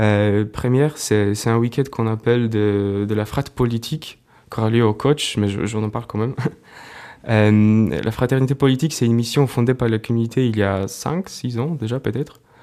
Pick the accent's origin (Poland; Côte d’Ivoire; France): Poland; accent: Polish; excusez-moi, mon petit accent polonais, tout à fait.